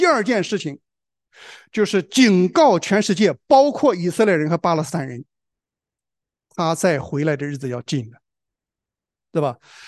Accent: China; moved away as an adult; now in Australia; 我们是中国人，我们不是也来到澳洲生活了吗？

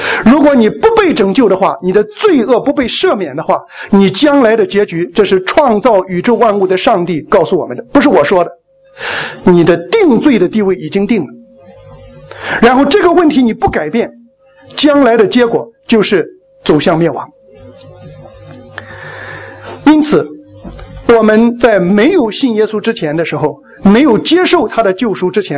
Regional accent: China; 因为我们中国人说金无足赤怎么样，人无完人。

